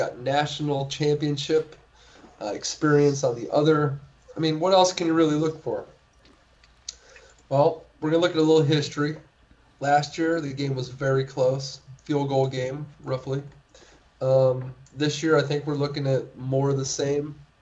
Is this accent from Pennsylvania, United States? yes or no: yes; Pittsburgh, Pennsylvania, United States; Well, I'm from Pittsburgh, so we're just going to run a old halfback draw.